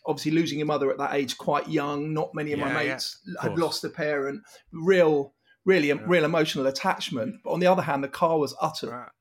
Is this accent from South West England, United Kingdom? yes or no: no; London, United Kingdom; I mean, I'm from London